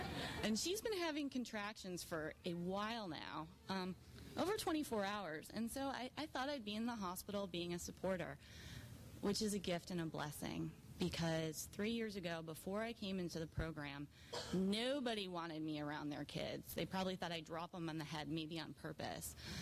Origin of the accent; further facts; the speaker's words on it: Detroit, Michigan, United States; I'm from Detroit. If you can't tell, I'm pretty thuggish. I had that Detroit thug in me.